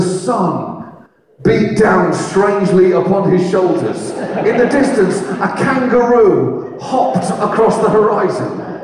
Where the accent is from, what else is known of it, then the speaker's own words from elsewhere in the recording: United Kingdom; It's hard as a British person to travel anywhere on Earth that isn't Britain.